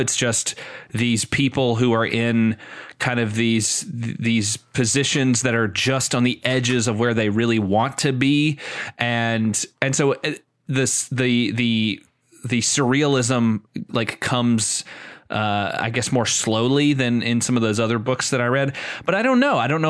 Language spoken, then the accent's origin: English; Mississippi, United States; As I mentioned earlier, like, I grew up in Mississippi